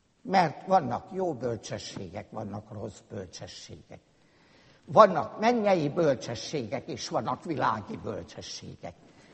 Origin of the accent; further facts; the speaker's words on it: Hajdúszoboszló, Hajdú-Bihar, Hungary; Emlékszem rá, mint gyerekkoromban Hajdúszoboszlón voltak olyan nagy családok, ahol a nemzedékek egy házban éltek.